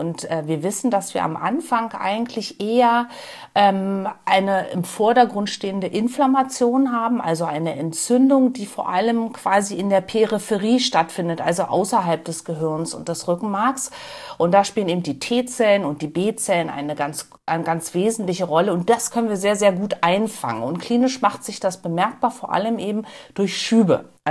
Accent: Berlin, Germany; Ich komme aus Berlin

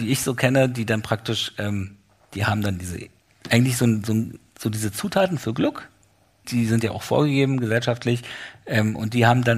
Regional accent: Berlin, Germany; Das geht dann auch wirklich in meine Heimat. Ich komme aus Berlin-Köpenick

